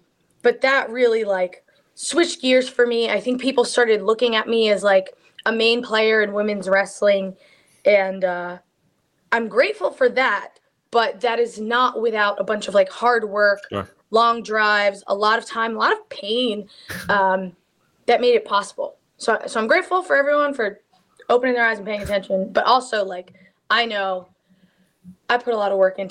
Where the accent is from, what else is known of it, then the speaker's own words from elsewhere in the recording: Long Island, New York, United States; we just had Forbidden Door in my hometown of Long Island